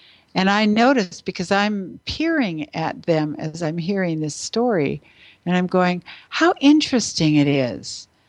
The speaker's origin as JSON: {"language": "English", "country": "Canada", "said": "being a Canadian"}